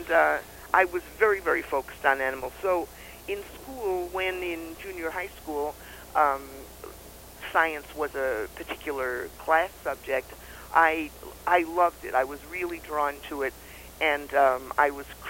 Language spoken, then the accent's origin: English; New York, United States; I grew up in New York, was having a very good time, went through the public schools